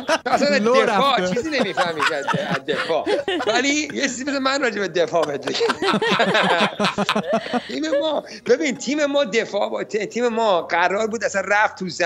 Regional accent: Iran; ببین ما ایرانی هستیم

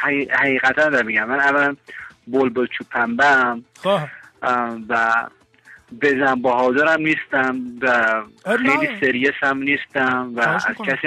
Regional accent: Tehran, Tehran Province, Iran; من خودم بچه تهران بودم، بزرگ شده تهرانم، از بچگی هم اونجا بودم.

